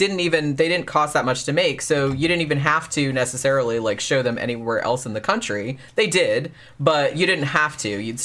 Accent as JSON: {"language": "English", "region": "Florida", "country": "United States", "tie": "born or raised there", "said": "even though it's Arkansas and I grew up in Florida, but it looked similar."}